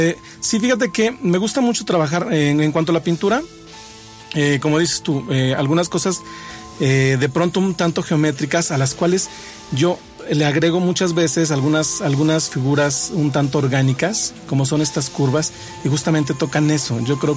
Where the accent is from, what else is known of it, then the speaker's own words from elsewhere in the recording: San Luis Potosí, Mexico; also born or lived in Zacatecas / Monterrey; Yo nací en Zacatecas, pero soy potosino desde los 2 años. Yo empecé a hacer me fui a vivir un tiempo a Monterrey.